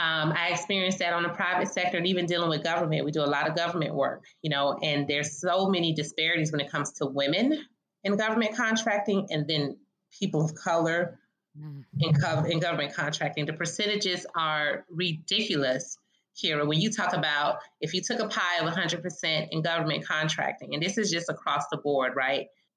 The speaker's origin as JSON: {"language": "English", "country": "Jamaica", "said": "Yes, I'm Jamaican, I'm Caribbean, but even the Caribbean diaspora has a bunch of differences and nuances and just so much amazingness about us that we're not just all the same."}